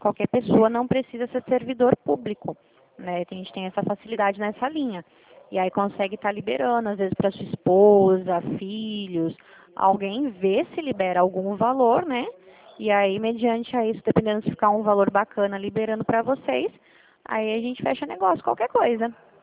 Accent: Dracena, São Paulo, Brazil; Eu sou aqui da Central do Estado de São Paulo. Minha cidade fica aqui em Dracena

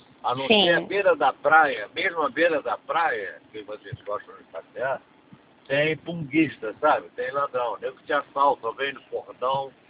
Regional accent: Rio de Janeiro, Brazil; É o carioca, nós temos um sotaque aqui

